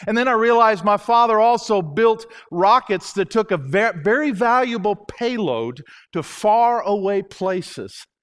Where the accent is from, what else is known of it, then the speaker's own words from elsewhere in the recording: Huntsville, Alabama, United States; When I was a little boy growing up in Huntsville in the 1950s